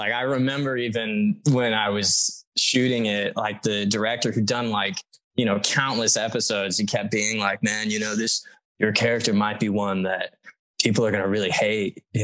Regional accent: Texas, United States; I'm, you know, I'm from Texas, and I have some family who's really deep in that vibe.

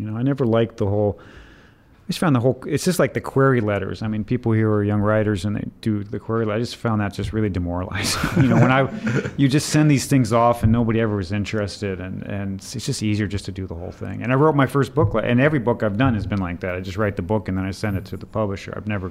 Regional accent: Missouri, United States; I mean, I grew up in mid-Missouri. I think that's as American as you can get.

